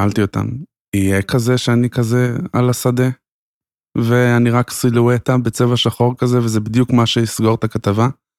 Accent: Nahalal, Northern District, Israel; born there; כן, אני עובר באוגוסט לצפון. וואלה. איפה שנולדתי.

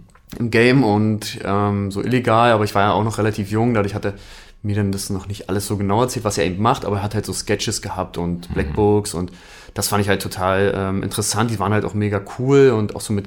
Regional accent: Berlin, Germany; Ich bin in Hohenschönhausen groß geworden, Berlin-Buch geboren, also Ostberlin.

